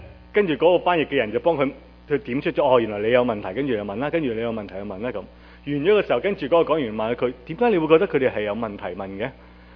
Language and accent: Cantonese; China; 因為我哋都係中國人，我哋唔係日本人、亞洲人。